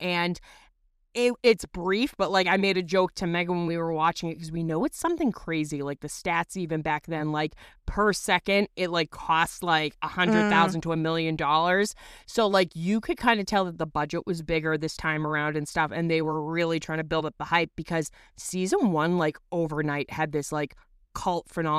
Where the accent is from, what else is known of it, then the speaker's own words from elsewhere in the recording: Massachusetts, United States; and I'm from Massachusetts, so I was watching that year